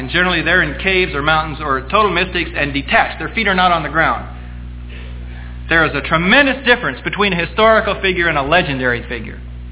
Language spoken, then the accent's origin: English; Merced, California, United States; born there; a signature by a physician on it that I was born in Merced, California, September the 1st, 1941.